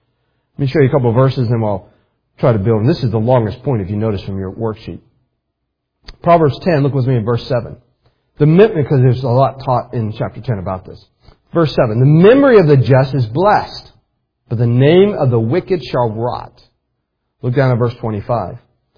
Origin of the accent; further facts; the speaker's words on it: United States; But I'm from America, I love America, I think America is the greatest country in the world.